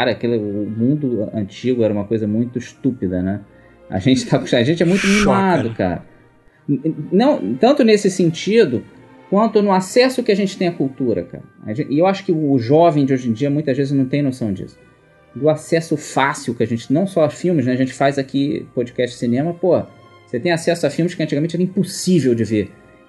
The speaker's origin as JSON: {"language": "Portuguese", "country": "Brazil", "said": "Cara, não vai acontecer nada, a gente é brasileiro aqui, bota a camisa do Brasil, tá tudo certo."}